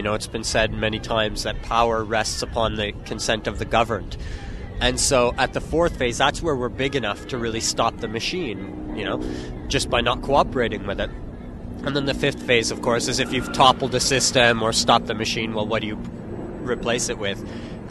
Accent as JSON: {"language": "English", "town": "Montreal", "region": "Quebec", "country": "Canada", "said": "from Montreal"}